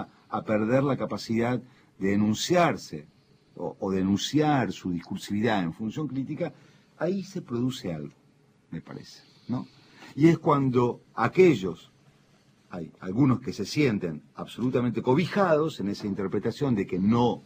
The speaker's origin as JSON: {"language": "Spanish", "country": "Argentina", "said": "como argentinos"}